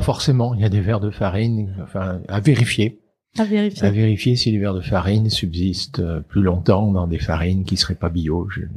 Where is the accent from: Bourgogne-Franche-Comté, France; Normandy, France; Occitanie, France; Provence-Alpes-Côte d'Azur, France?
Normandy, France; comme je suis normand, on va citer le Calvados.